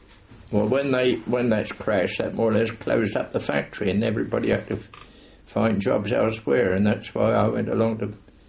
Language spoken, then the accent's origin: English; Walton-on-Thames, South East England, United Kingdom; born there; I was born in Walton-on-Thames, but at the time I joined the firm, I was living in Byfleet, and my father was the village policeman.